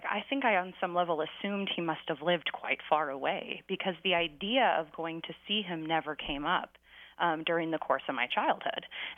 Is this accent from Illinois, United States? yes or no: no; California, United States; I grew up in California, but we'd go to the lake and all the family would be together